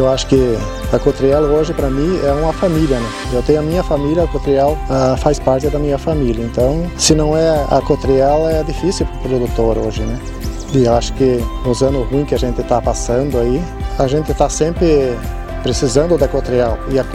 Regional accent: Arroio do Tigre, Rio Grande do Sul, Brazil; now in Tunas, Brazil; Sou natural do Arroio do Tigre, hoje resido em Tunas. A minha família já vem do meu pai há 40 anos, eu sou há 22 anos.

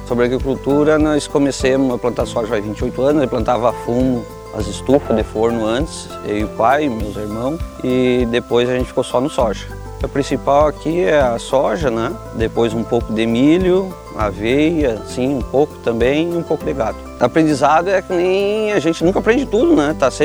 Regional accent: Rio Pardo, Rio Grande do Sul, Brazil; sou daqui do interior de Passa Cavalhada, município de Rio Pardo

